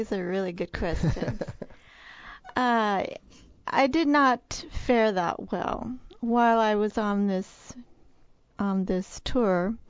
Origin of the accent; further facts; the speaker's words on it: Missouri, United States; I mean, I'm from Missouri, so I'm thinking, oh, my God, I can't believe I'm spending money for this stuff.